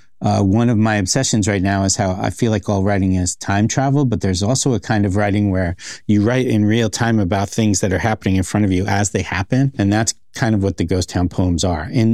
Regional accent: New York, United States; Because I'm from New York, 24 hours a day, there are people everywhere.

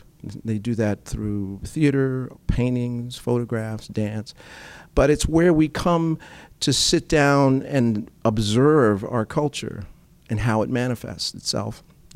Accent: New York, United States; because I grew up in New York, I heard, "Don't talk like that. That's bad talk.

